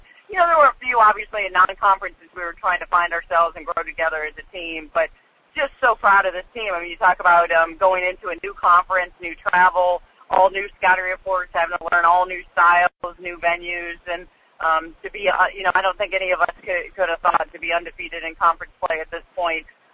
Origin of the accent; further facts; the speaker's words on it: Iowa, United States; Well, unfortunately, I grew up in the Midwest. I grew up in Iowa, so this is nothing.